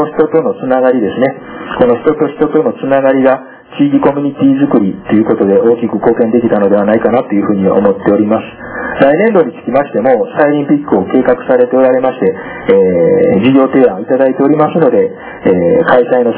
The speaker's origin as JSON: {"language": "Japanese", "town": "Kishiwada", "region": "Osaka", "country": "Japan", "tie": "born or raised there", "said": "私は岸和田生まれでですね、数年前まで故郷の岸和田だんじり祭りに参加しておりました。"}